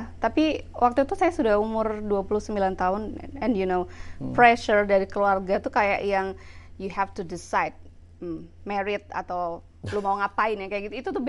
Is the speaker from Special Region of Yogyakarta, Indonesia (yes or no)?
no; Salatiga, Central Java, Indonesia; Iya, saya dari Salatiga, besar di Salatiga.